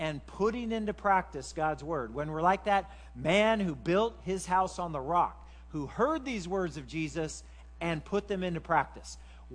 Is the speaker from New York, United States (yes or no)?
no; Kansas, United States; You know, I was from Kansas, but I pulled the Missouri thing on them.